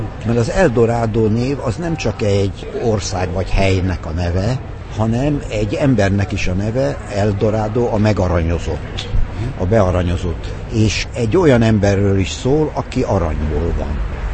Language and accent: Hungarian; Budapest, Hungary; Hát én itt nevelkedtem, mindjárt a szülészetről idehoztak a nagyszüleimmel.